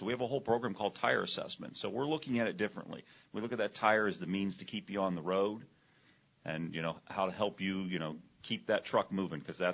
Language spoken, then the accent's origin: English; Akron, Ohio, United States; Well, I grew up in Akron, Ohio, and my grandfather was a tire builder for the Firestone Tire and Rubber Company.